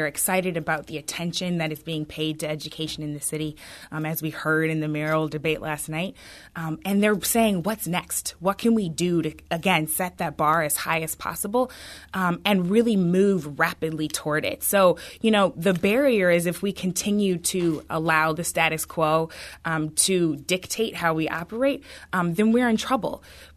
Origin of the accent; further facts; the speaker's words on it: St. Louis, Missouri, United States; also born or lived in Washington, D.C.; I am from St. Louis, but again, I was in D.C. for the last few years